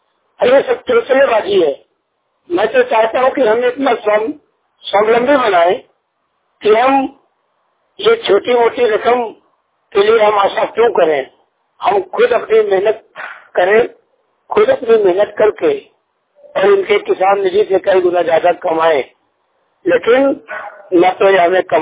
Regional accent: Satna, Madhya Pradesh, India; मैं दिल्ली से … मित्रों आपको बताऊं कि मैं मध्य प्रदेश सतना जनपद का रहने वाला हूं

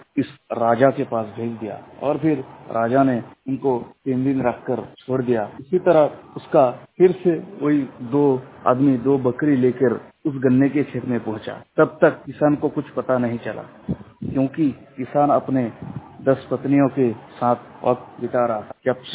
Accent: West Bengal, India; नमस्कार, मैं वेस्ट बंगाल का रहने वाला हूँ।

